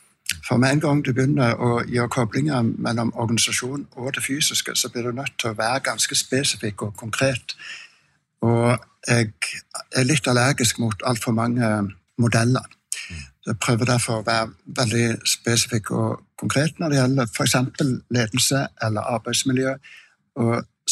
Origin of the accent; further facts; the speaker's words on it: Rogaland, Norway; Du vet, om jeg ikke sørlending, så jeg i alle fall jærbu